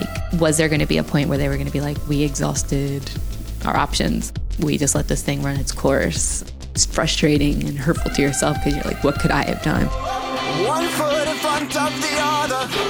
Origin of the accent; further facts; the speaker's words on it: Baltimore, Maryland, United States; I am from Baltimore.